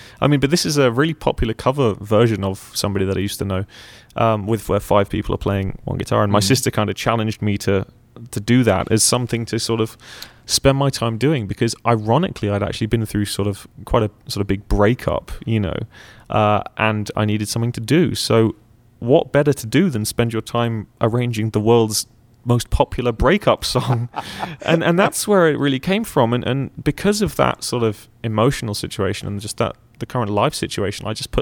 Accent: Bristol, South West England, United Kingdom; born there; also born or lived in Hampshire / Surrey; I was born in Bristol over in the West. Spent a lot of my life living in Hampshire, Surrey, sort of in the countryside, maybe about an hour and a half south of London, kind of no man's land

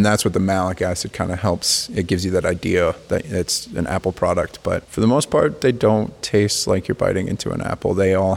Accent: Michigan, United States; We get probably like 60% of our other ones come from Michigan. This is my home state

